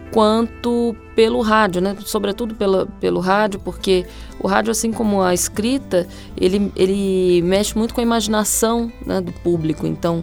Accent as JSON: {"language": "Portuguese", "town": "Brasília", "region": "Federal District", "country": "Brazil", "said": "E eu sou muito brasiliense, então Brasília faz parte da minha constituição como pessoa"}